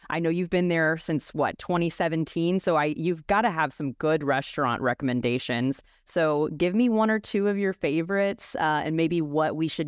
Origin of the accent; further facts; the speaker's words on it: Memphis, Tennessee, United States; I am from Memphis, Tennessee, so I'm really particular about my barbecue.